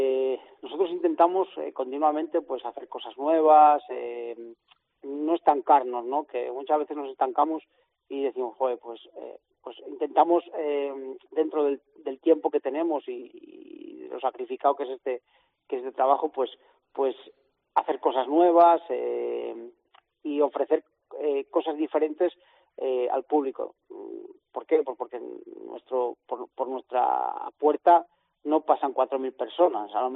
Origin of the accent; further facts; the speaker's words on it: Castronuño, Castile and León, Spain; also born or lived in Alaejos; Que mi pueblo es Castronuño. Uh-huh. Y bueno, aunque también quiero mucho Alaejos, pero bueno, mi pueblo es Castronuño.